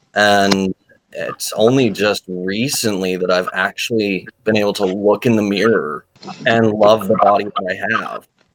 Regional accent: West Coast, United States; It's been a weird journey for me with body positivity because I grew up on the West Coast in the 90s

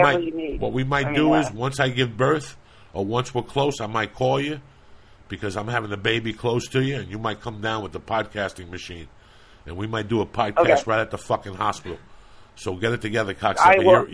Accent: New Jersey, United States; I'm from Jersey or whatever the fuck I'm from. That shouldn't matter. But it's cold for me this time of the year.

